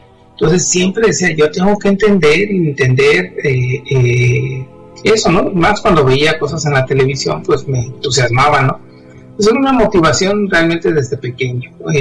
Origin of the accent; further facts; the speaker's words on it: Hermosillo, Sonora, Mexico; also born or lived in Ensenada; terminé en mi ciudad natal, en Hermosillo, donde soy profesor de la Universidad de Sonora.